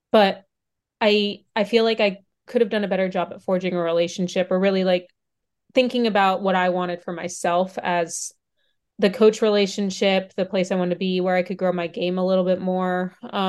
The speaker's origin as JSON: {"language": "English", "region": "Pennsylvania", "country": "United States", "tie": "born or raised there", "said": "And growing up in Pennsylvania, just played whatever range or golf course our dad took us to."}